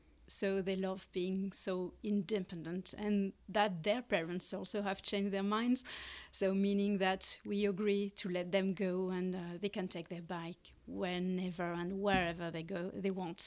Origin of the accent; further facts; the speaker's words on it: France; English is a second language; moved away; also born or lived in Luxembourg; We're all from France, but yeah, my kids were born in Luxembourg.